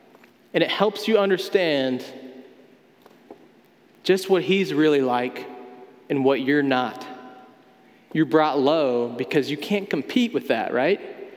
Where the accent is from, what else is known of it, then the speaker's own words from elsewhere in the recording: North Carolina, United States; I'm from North Carolina. I grew up in a small town with two traffic lights, and I like to carry a pocket knife.